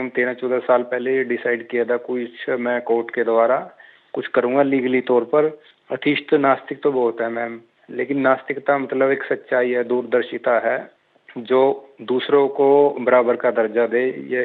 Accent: Tohana, Haryana, India; मैं हरियाणा में टोहाना का रहने वाला हूँ, फतेहाबाद डिस्ट्रिक्ट में। मैम ये हमारा जो शहर है पंजाब और हरियाणा के बॉर्डर के पास ही पड़ता है

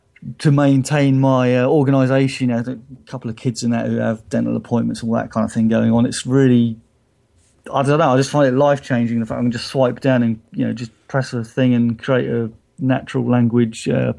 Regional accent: South East England, United Kingdom; accent: Hampshire; And maybe it just doesn't understand my Hampshire accent.

